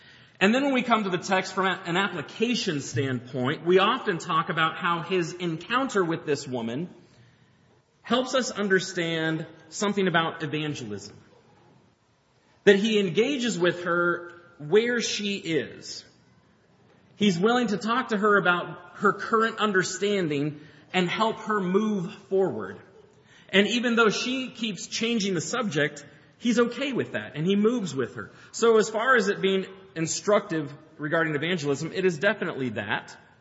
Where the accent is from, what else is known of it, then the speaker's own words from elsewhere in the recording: Oregon, United States; now in Alabama, United States; I grew up in Oregon where blue skies were a rarity and currently live in Alabama